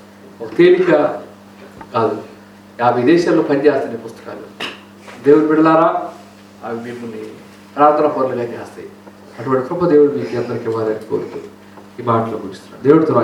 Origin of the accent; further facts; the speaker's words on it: Andhra Pradesh, India; గుంటూరు జిల్లా మా ఊరు.